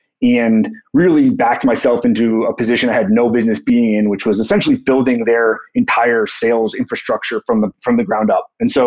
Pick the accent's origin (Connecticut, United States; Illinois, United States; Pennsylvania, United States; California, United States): Pennsylvania, United States; Philadelphia; then relocated back east, where I'm from Philadelphia originally.